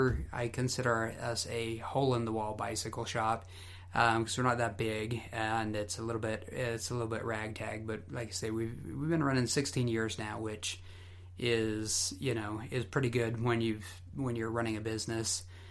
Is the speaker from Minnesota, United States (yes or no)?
no; American Fork, Utah, United States; I grew up here in American Fork. Well, in American Fork.